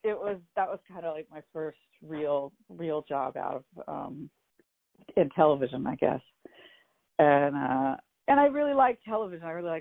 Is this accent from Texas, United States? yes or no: yes; Tyler, Texas, United States; I am. I grew up in Texas and my family is still there. My mom is in Tyler still.